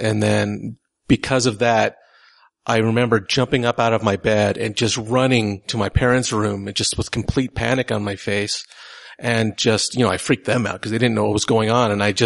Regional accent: St. George, Utah, United States; also born or lived in Salt Lake City; I was born in Salt Lake City, actually, and then when I was about six, we moved to St. George, Utah, and then we moved a lot when I was young.

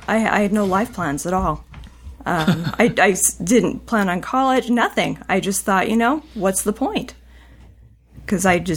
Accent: Vernal, Utah, United States; I grew up in Vernal and moved to Orem when I was 15.

